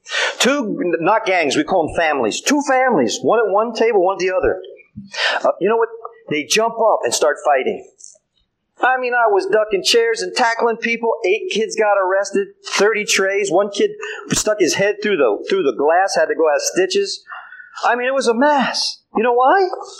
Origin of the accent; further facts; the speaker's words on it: Virginia, United States; You know what a naught is? I come from Virginia.